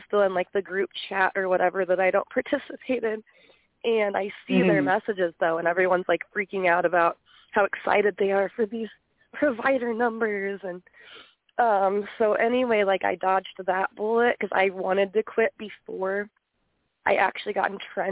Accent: Colorado, United States; because I'm from Colorado, and our mountains are very much different than the mountains in Pennsylvania.

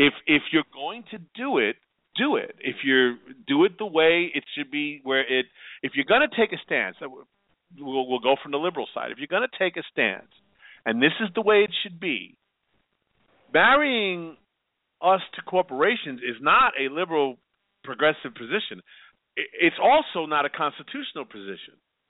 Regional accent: New York, United States; You know, and I'm from New York, and I look at the politics up there

